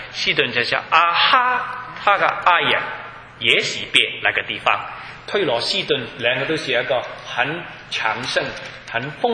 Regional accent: Hong Kong; now in Canada; 我从香港来，1972年是负资产，我见过。

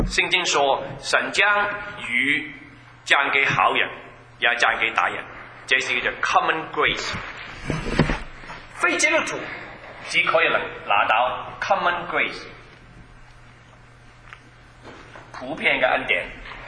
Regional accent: China; 我们中国人不是聋人的后裔，我们中国人是神的儿子儿女，是神教我的。

